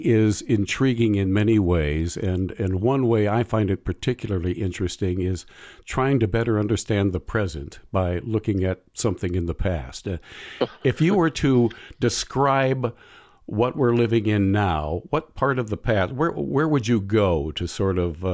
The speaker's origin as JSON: {"language": "English", "region": "Minnesota", "country": "United States", "said": "and I'm from Minnesota"}